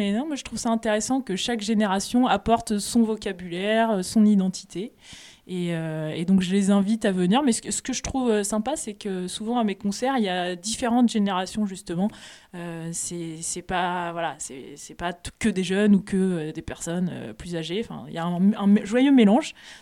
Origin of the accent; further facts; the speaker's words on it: Annecy, Auvergne-Rhône-Alpes, France; also born or lived in Grenoble; Oui, je viens d'Annecy. Après, j'ai fait quelques années à Grenoble.